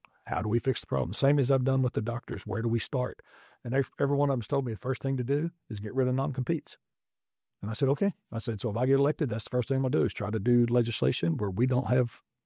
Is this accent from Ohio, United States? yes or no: no; Merkel, Texas, United States; I grew up in Merkel.